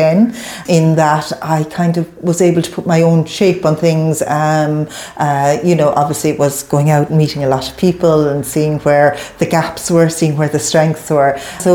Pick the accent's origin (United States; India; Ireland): Ireland; Limerick, Munster; I grew up in Limerick and there was quite a vibrant scene there at the time as well.